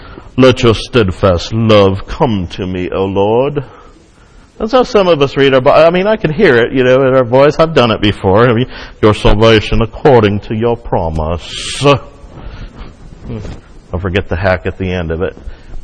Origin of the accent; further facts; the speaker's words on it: Michigan, United States; that's what I grew up saying in Michigan, creek.